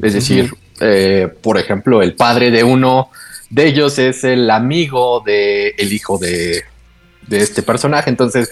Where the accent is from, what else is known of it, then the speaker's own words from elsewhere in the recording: Mexico; Bueno, yo soy mexicano